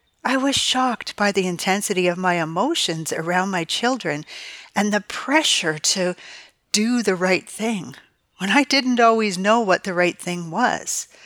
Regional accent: Manitoba, Canada; moved away as an adult; now in Atlanta, United States; last fall I moved from Manitoba, Canada to Atlanta, Georgia. A big change, to say the least. Since my adult kids, my aging parents, my sisters and their families, along with so many incredible friends still live there

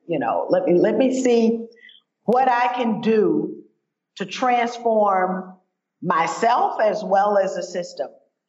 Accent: the South, United States; because as a Southerner, I have seen transformation.

